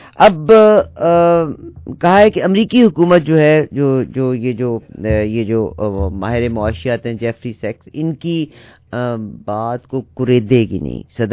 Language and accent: Hindi; Karachi, Sindh, Pakistan; मैंने कहा जी मैं पाकिस्तान से हूँ.